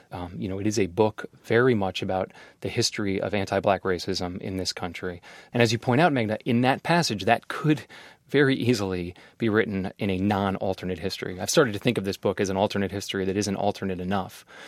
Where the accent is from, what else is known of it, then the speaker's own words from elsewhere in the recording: United States; And then as a human, as an American, I was, and like so many of us, just continually shocked